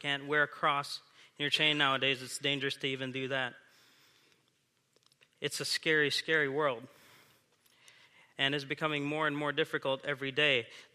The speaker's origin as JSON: {"language": "English", "country": "India", "tie": "born or raised there", "moved": "as an adult", "lives_now": "United States", "said": "I'm from India. I was born and raised there on the mission field. I was there for 18 years before I came here to the States and continued my studies in college."}